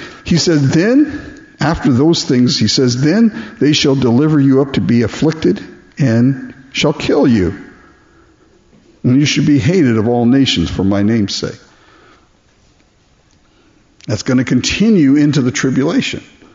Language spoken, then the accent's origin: English; Japan; I was raised in Japan, so we had earthquakes frequently in Japan.